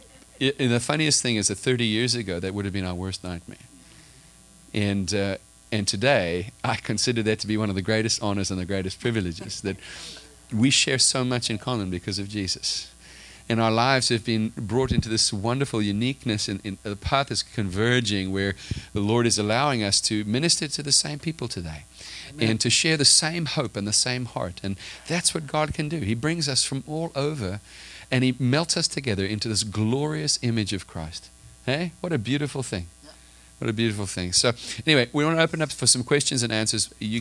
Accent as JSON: {"language": "English", "country": "South Africa", "tie": "born or raised there", "said": "I grew up in South Africa as well."}